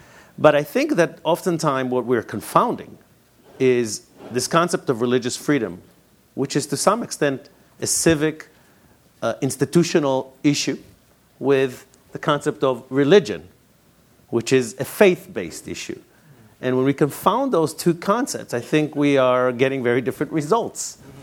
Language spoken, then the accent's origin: English; Kristiansand, Agder, Norway; And I had a chance to speak to one of those state church leaders in my hometown, in Kristiansand.